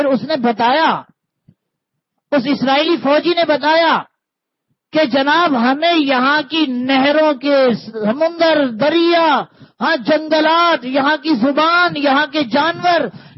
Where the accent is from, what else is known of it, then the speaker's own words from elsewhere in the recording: Pakistan; پہلے میں مسلمان ہوں پھر میں پاکستانی ہوں، بس پورا پاکستان میرا ہے.